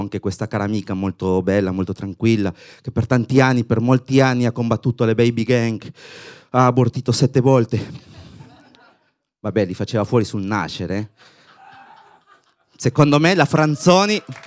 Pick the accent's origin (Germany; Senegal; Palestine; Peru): Peru; Italian is a second language; now in Italy; io vengo dal Perù ed è stato difficile andare via dal mio paese